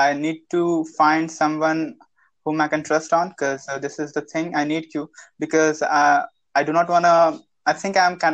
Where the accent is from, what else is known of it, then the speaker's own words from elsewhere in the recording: India; and after collecting that money, I'm going out from India.